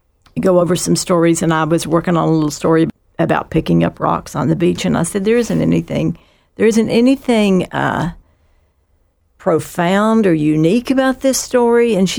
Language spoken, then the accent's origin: English; West Virginia, United States; I grew up in West Virginia, in southern West Virginia, little county, Wyoming County, with no large towns in it. The nearest town of any size is Beckley, West Virginia.